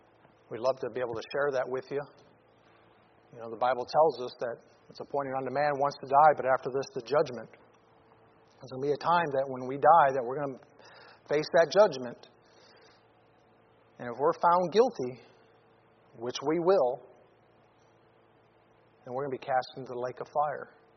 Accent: Detroit, Michigan, United States; You know, I used to listen to music growing up in Detroit.

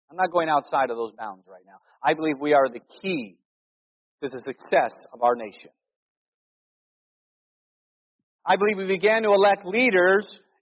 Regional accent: Cleveland, Ohio, United States; I remember my family growing up in Northeast Ohio. When you're in Cleveland, you vote union.

